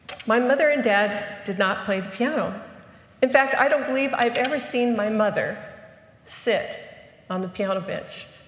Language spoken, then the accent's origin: English; Reno, Nevada, United States; or I grew up in Reno, Nevada, but you're in Texas